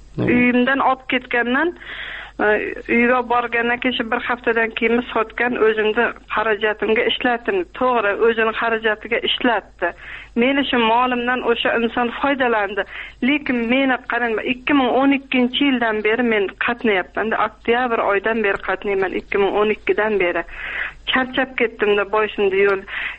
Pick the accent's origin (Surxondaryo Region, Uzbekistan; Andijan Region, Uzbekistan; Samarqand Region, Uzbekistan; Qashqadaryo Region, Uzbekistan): Surxondaryo Region, Uzbekistan; Termiz; Men O'zbekistonda Surxondaryo viloyati Termiz tumanidanman.